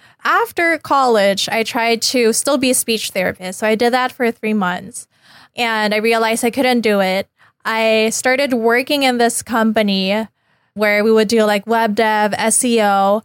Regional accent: Philippines; accent: Filipino; first language English; now in Los Angeles, United States; So English was my first language.

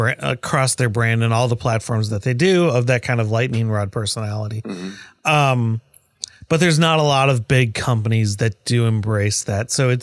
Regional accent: Minnesota, United States; because I grew up in Minnesota

